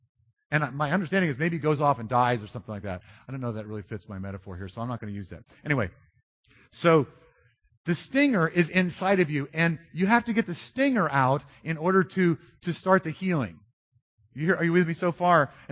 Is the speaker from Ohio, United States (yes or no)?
no; Charlotte, North Carolina, United States; Now, I grew up in the South. My mom was a chain smoker when I was a little kid. And we had this field in our backyard of clover. And clover in the South, in Charlotte, North Carolina at least, is like honeybee heaven.